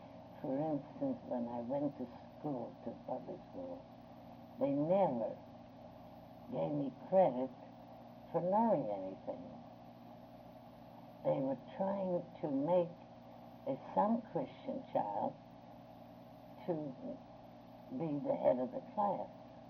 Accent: Romania; English is a second language; I was born in Romania, in a very small town. That was more country than town.

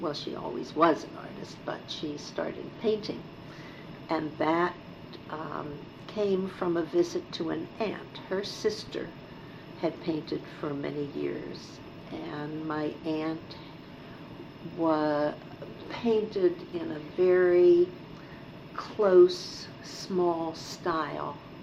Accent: Pittsburgh, Pennsylvania, United States; In Penn Hills. We moved to Penn Hills when I was first married, and shortly thereafter my mother and dad did too. But I grew up in East End.

